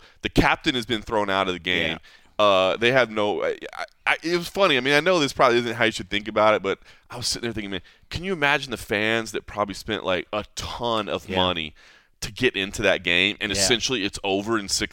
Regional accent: Dallas, Texas, United States; which obviously born and raised in Dallas, still have my family in Dallas. I still cheer for, like, the Cowboys and consider myself, like, a Dallas sports fan.

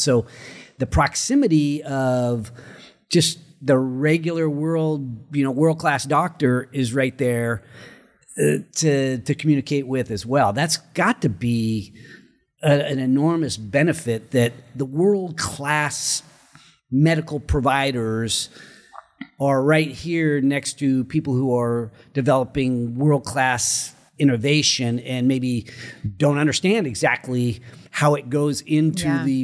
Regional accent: California, United States; So it's Oak Park, and I'm from Placer County, so I'm not driving in and around this area all the time

